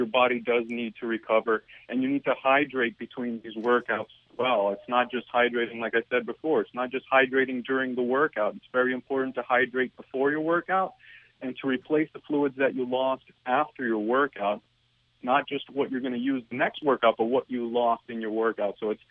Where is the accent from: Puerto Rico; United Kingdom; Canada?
Puerto Rico; but I grew up in Puerto Rico and football as well, so I know the heat very well